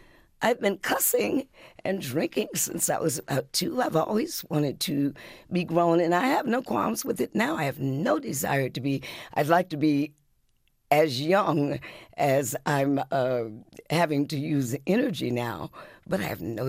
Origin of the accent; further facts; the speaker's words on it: Detroit, Michigan, United States; also born or lived in Muskegon; My parents I was born in Muskegon, Michigan, and they came to Detroit.